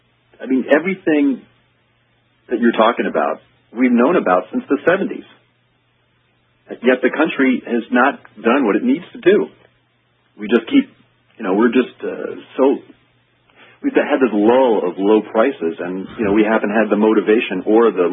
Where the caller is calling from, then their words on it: South Bend, Indiana, United States; I'm calling from South Bend, Indiana. I listen to you on 890.